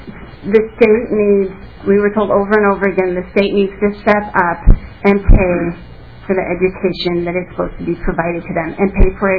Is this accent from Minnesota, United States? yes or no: yes; Otsego, Minnesota, United States; As I said, I'm from Otsego, which is the NISD 728. The Elk River School District, and for those of you that don't know, it is the fastest growing district in Minnesota.